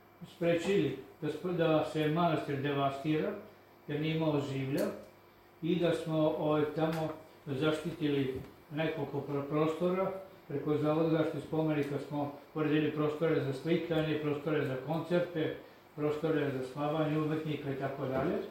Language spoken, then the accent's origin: Serbian; Kovilj, Vojvodina, Serbia; Ja sam poreklom iz Kovilja. 50 godina umetničkog rada imam, 75 godina života.